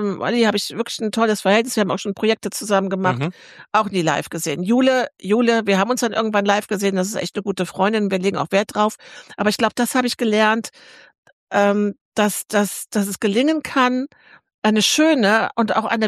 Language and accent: German; Rhineland, Germany; Ich komme ja aus dem Rheinland